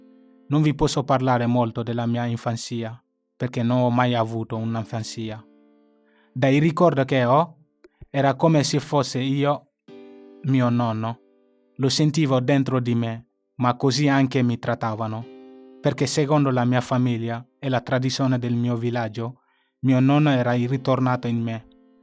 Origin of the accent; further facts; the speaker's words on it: Mali; now in Sardinia, Italy; ho 21 anni. Vengo dal Mali, in Africa. Vivo in Sardegna da quasi 4 anni.